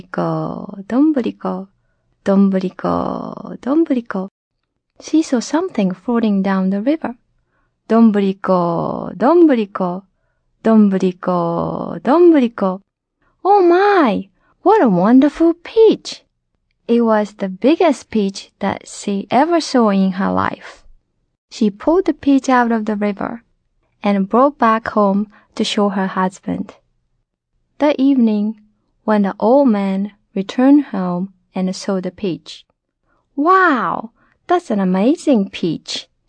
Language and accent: English; Japan; English is a second language; moved away as an adult; now in Washington, United States; I am from Japan. I came to United States 3 years ago. Now I live with my husband and two cats in Washington, D.C.